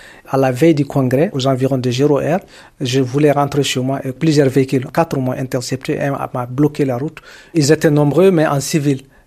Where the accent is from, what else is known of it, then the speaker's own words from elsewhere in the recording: Mali; Moi, j'ai dit je suis malien contre l'impunité